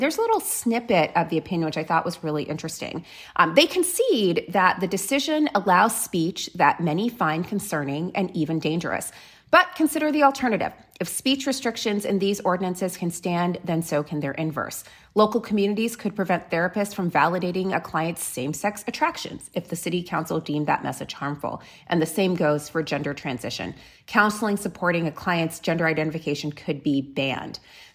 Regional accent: Florida, United States; I grew up in South Florida, and Boca was where all of the really cosmopolitan happenings happened when I was a child

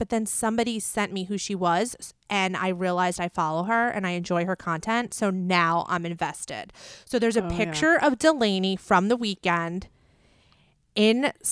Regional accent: Philadelphia, Pennsylvania, United States; Okay, Philly girls have to stick together.

